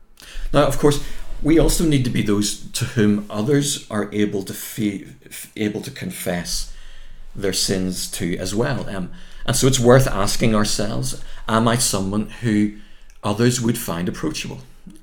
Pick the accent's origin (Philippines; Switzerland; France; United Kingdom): United Kingdom; Now, being British and Irish, the thought of confronting someone is a fate worse than death. For British people like me